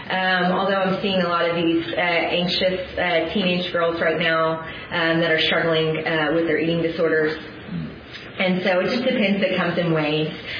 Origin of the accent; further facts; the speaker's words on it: Texas, United States; also born or lived in Tennessee / Zambia; I'm from Texas, born and raised there, other than 2 years when we lived in Tennessee, and then several months when I lived overseas in Zambia.